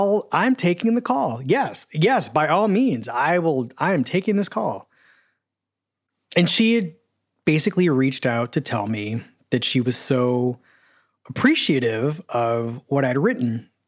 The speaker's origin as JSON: {"language": "English", "town": "Philadelphia", "region": "Pennsylvania", "country": "United States", "said": "And it was a Philadelphia number. I'm from Philadelphia."}